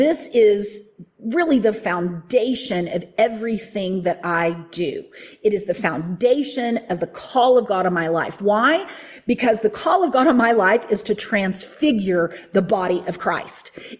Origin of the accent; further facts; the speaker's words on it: the South, United States; I mean, I grew up in the Bible Belt.